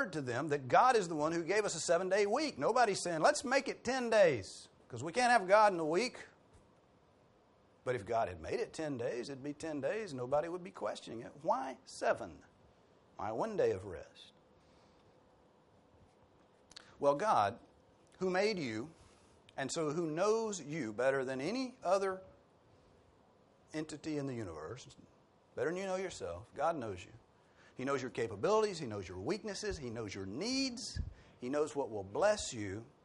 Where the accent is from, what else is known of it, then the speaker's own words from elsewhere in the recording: the South, United States; You know, I come from the South, not far from here. It's a lot different from here, though, because it was a small town.